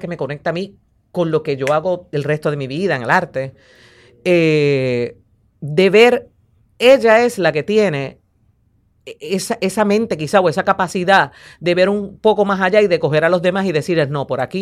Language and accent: Spanish; Fajardo, Puerto Rico; Yo soy de Fajardo.